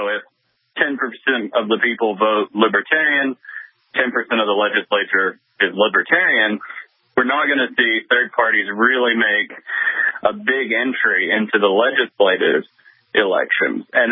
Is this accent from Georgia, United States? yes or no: no; Arkansas, United States; Alaska? I'm from Arkansas.